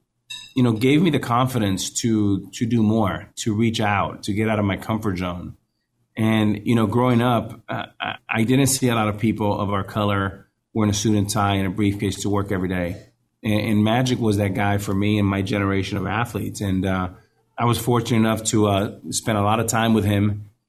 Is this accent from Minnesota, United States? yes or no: no; Miami, Florida, United States; And I grew up in Miami. You know, we didn't have a Miami Heat team for a long time.